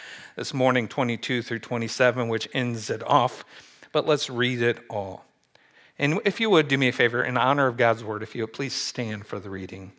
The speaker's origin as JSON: {"language": "English", "region": "Midwest", "country": "United States", "tie": "born or raised there", "said": "I certainly have growing up in the Midwest."}